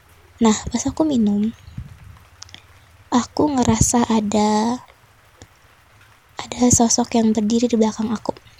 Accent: Bogor, West Java, Indonesia; Aku dari Bogor.

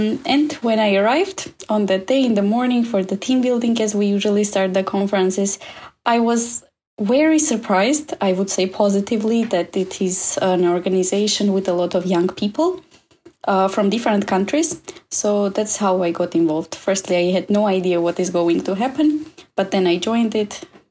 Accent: Armenia; I am originally from Armenia

